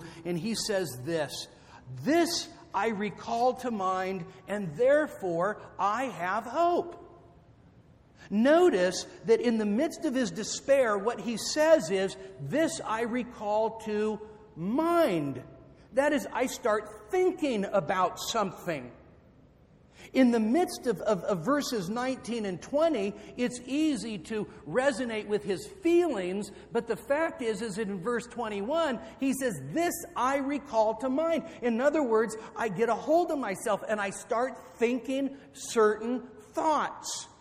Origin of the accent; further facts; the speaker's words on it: West Coast, United States; because I come from the West Coast, so I'm a San Francisco Giants fan.